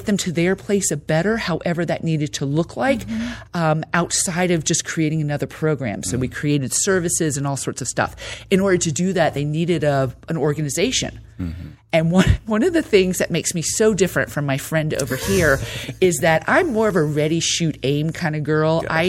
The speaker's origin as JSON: {"language": "English", "town": "Tampa", "region": "Florida", "country": "United States", "tie": "born or raised there", "said": "So I am from Tampa, born and raised."}